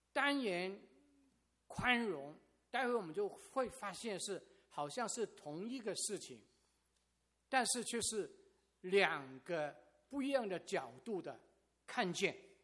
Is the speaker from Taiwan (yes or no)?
no; Hong Kong; 我在香港长大，香港那时候呢就可以派报纸